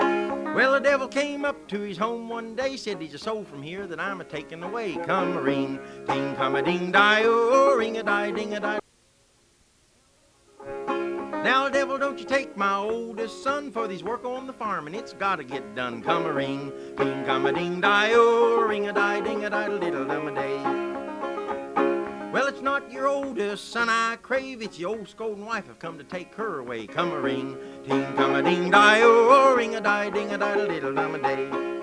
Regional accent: Hinton, West Virginia, United States; This fellow's from down around my way near Beckley, West Virginia. I grew up in the Hinton area.

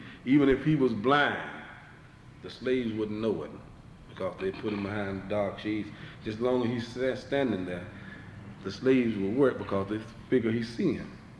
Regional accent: Georgia, United States; now in Brunswick, United States; But I'm originally from Southwest Georgia and moved to Southeast Georgia with Brunswick, Georgia.

